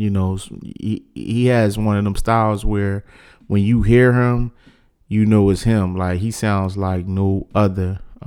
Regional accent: Philadelphia, Pennsylvania, United States; With this week's classic album, I brought it back to my hometown of Philly.

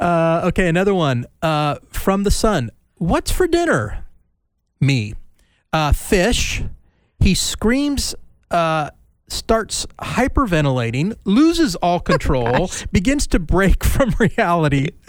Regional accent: California, United States; So growing up in California, we would go to the drive-in quite a bit.

